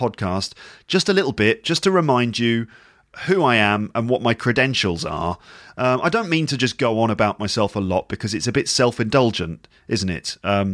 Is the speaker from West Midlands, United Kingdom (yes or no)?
yes; West Midlands, United Kingdom; also born or lived in Liverpool; I also spent many years growing up in Warwickshire, which is near Birmingham, which is in the Midlands, which is in England